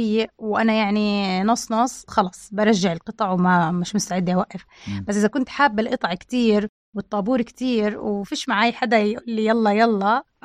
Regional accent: Jordan; احنا موضوع الإكرامية عندنا بالأردن يعني يعتبر مش كتير وارد

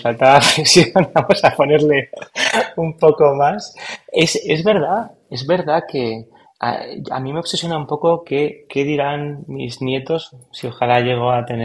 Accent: Spain; es que desde España tenemos aquí resuelto como europeos

